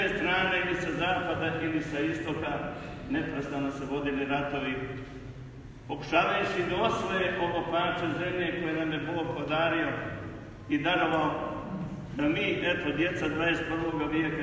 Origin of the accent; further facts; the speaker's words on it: Sremska Mitrovica, Vojvodina, Serbia; pa i ovdje kod nas u Sremskoj Mitrovici na Sremskom frontu